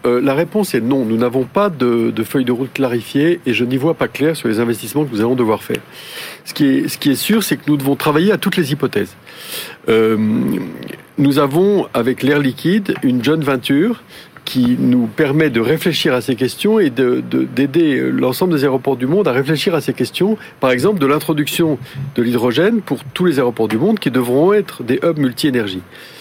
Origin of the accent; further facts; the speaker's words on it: France; en tant que Français